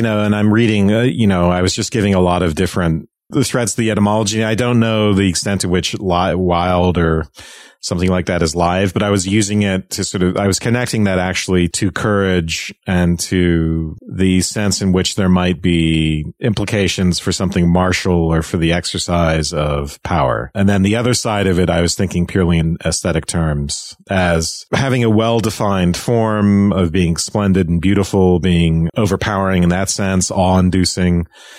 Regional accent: Ireland; When I was growing up in Ireland

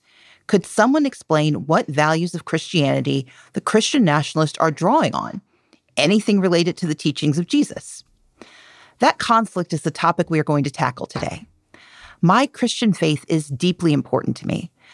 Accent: Mississippi, United States; moved away; also born or lived in Georgia; One, I'm from a very large family. Two, I grew up in Mississippi.

